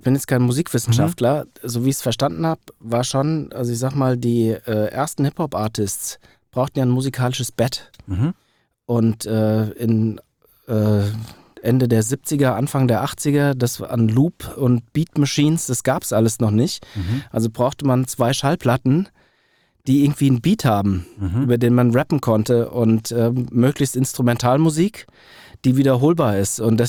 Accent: Frankfurt, Hesse, Germany; Hier geboren, aufgewachsen

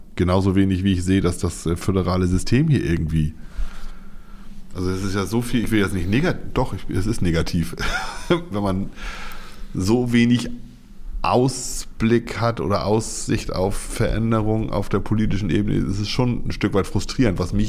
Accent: Schleswig-Holstein, Germany; wir sehen uns ja in erster Linie als Schleswig-Holsteiner

